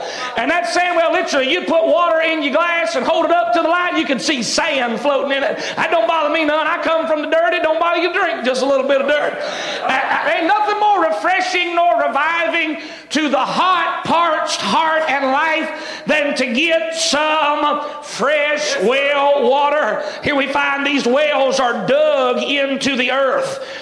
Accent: the South, United States; Look, I love sweet tea. I do. I'm from the South.

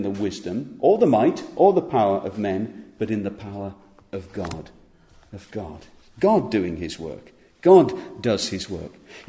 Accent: North West England, United Kingdom; Growing up in the Lake District and spending a lot of time there, you walk around and you drive around, and there's magnificent scenery and lovely hills

